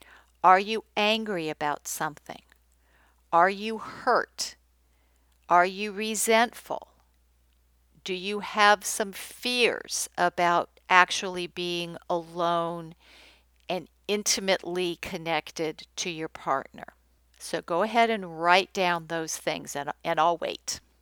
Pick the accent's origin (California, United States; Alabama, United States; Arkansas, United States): California, United States; Los Angeles; Now, I'm from California, LA to be precise, so I'm used to being thought of as a bit off.